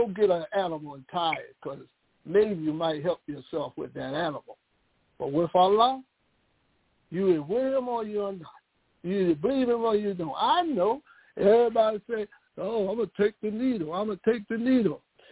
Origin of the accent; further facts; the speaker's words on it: New Jersey, United States; What's wrong with any part of Jersey? Well, I'm just using us because I'm from Jersey.